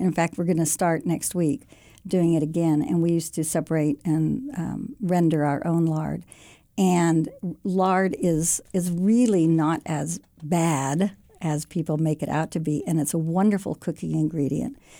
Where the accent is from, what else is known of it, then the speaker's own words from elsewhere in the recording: California, United States; I was raised in the Bay Area and graduated from Chico